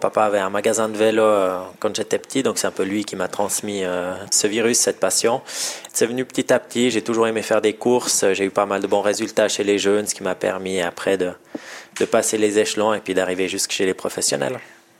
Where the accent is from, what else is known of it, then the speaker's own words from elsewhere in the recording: Orbe, Vaud, Switzerland; Moi, je suis né à Orbe, j'ai fait toute ma scolarité là-bas.